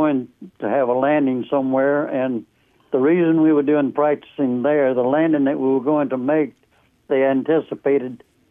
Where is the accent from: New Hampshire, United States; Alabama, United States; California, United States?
Alabama, United States; Oakdale; I live out of Tillman's Corner. I've been out here for 60-something years. I was born and raised in Oakdale, if anybody knows where that is.